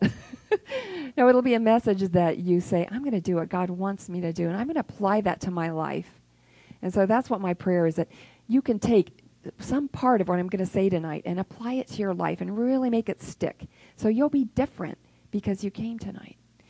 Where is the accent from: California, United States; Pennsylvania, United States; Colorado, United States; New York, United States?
California, United States; And so sometimes I lived in California. I grew up in California. And they had this fog called the Thule fog, and it would be really thick fog.